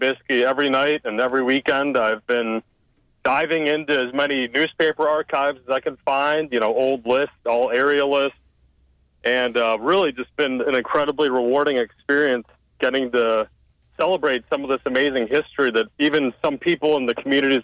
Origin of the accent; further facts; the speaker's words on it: Wilmette, Illinois, United States; I am. I'm from Wilmette, the north suburb of Chicago. Born and raised Bears, Bulls, Cubs, Sausage, Ditka.